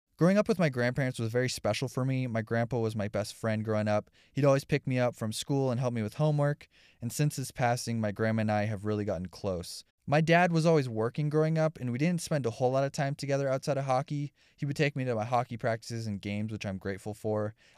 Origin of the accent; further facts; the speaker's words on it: Simi Valley, California, United States; I was born and raised in Greater Los Angeles. I grew up in Simi Valley in Ventura County, just outside the LA County lines.